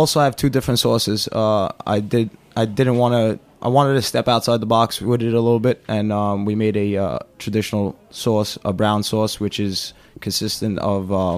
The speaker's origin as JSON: {"language": "English", "town": "New York City", "region": "New York", "country": "United States", "tie": "born or raised there", "said": "Yeah, because I grew up right on Bay 23rd, so it was right down the block."}